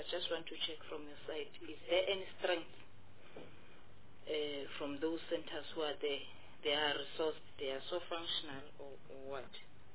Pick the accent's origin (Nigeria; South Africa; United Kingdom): South Africa; Amsterdam, Mpumalanga; born there; Seated where I'm seated in Mpumalanga, in Mkondo municipality, where I was born in Amsterdam